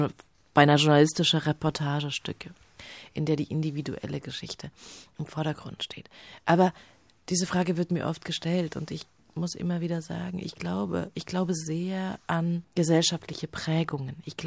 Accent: Leipzig, Saxony, Germany; Ich bin in Leipzig aufgewachsen. Leipzig ist sozusagen die Heldenstadt.

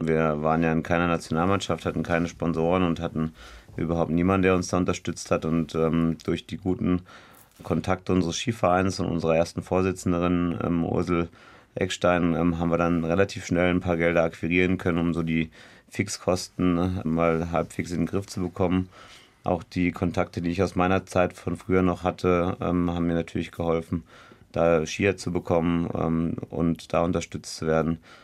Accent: Marburg, Hesse, Germany; born there; also born or lived in Bavaria; Ja, ich bin in Marburg geboren

